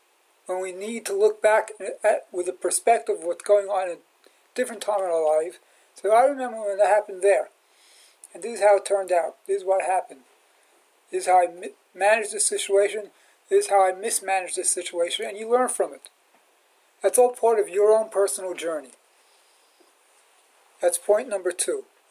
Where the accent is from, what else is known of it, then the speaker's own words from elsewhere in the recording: Brooklyn, New York, United States; I'm proud that I grew up in the Borough Park that I did, which is a different Borough Park than it is now.